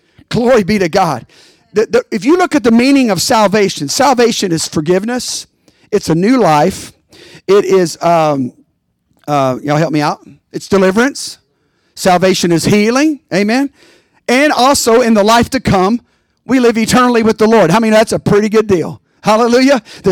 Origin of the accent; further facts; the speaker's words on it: Bible Belt, United States; growing up in the Bible Belt where I did